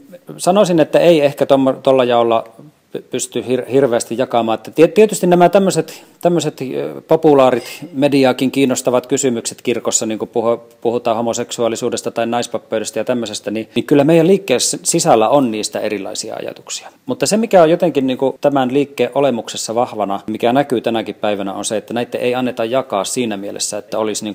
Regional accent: Nilsiä, North Savo, Finland; also born or lived in Kiuruvesi; now in Helsinki, Finland; lapsuudessa Nilsiassa tai Kiuruvedellä seuroissa kävi ne paikkakunnan körttiläiset.

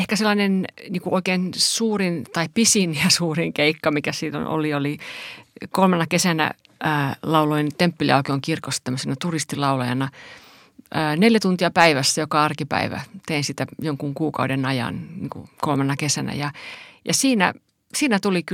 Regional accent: Kokkola, Central Ostrobothnia, Finland; also born or lived in Turku; Mä oon syntynyt Kokkolassa ja siellä asuin, kunnes sitten menin opiskelemaan Turkuun.

